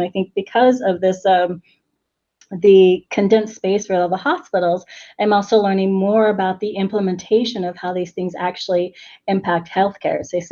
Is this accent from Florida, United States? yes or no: no; Louisville, Kentucky, United States; accent: drawl; I was grew up in Kentucky, so Louisville, Kentucky, and you know, maybe a few of you will pick up on my accent, my little drawl that still comes throug